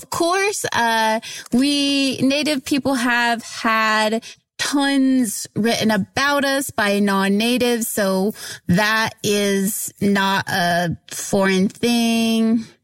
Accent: Oklahoma, United States; Yeah, so I grew up in Oklahoma. I'm Kiowa and Apache.

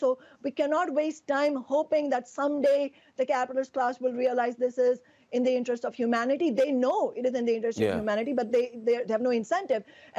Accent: India; the capitalist class in my home country, India

